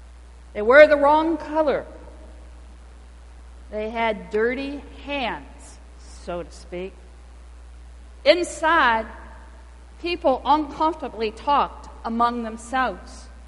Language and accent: English; the South, United States; As most of you know, I grew up in the South in the 60s, in the middle of the civil rights movement.